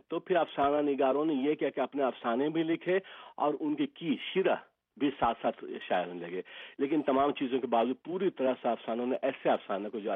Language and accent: Urdu; Bihar, India; میرا تعلق بہار سے ہے